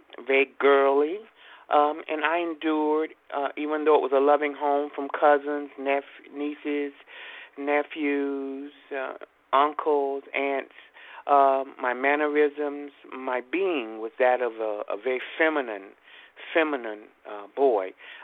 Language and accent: English; Jacksonville, North Carolina, United States; I was raised in Jacksonville, North Carolina as a Southern Christian boy with two Christian parents